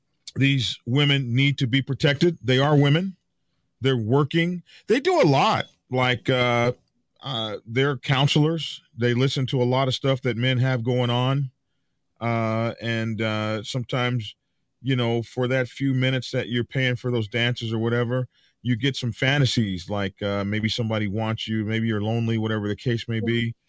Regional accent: Oklahoma, United States; I'm from Oklahoma, so

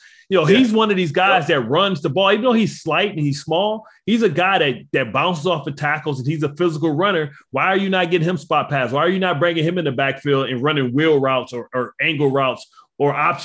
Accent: Harrisonburg, Virginia, United States; The bullies get bullied where I'm from. I'm from Harrisonburg.

